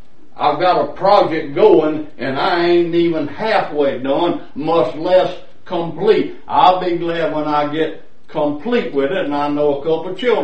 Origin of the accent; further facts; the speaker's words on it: Southern US, United States; I'm a Southerner, I say ain't. We got ain'ts all over the South.